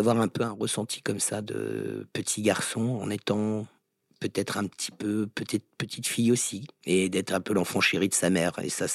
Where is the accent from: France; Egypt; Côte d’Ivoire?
France; Tours, Centre-Val de Loire; Comme à la base, en fait, je suis de Tours, originaire